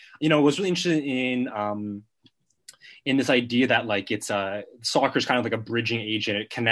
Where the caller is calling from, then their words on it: Montreal, Quebec, Canada; I'm calling from Montreal today, and there's actually a big snowstorm this morning.